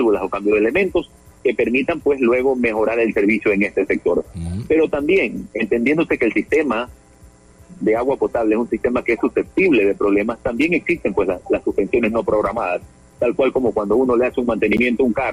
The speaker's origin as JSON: {"language": "Spanish", "town": "Guayaquil", "region": "Guayas", "country": "Ecuador", "said": "lo que tenemos que, como guayaquileños, tener seguros y tener esta tranquilidad"}